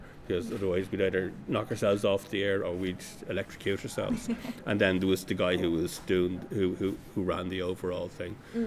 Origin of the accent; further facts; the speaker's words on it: Dublin, Leinster, Ireland; now in County Meath, Ireland; Mm-hmm. I'm originally from the Liberties in Dublin, now living out in County Meath. I went to Sing Street School.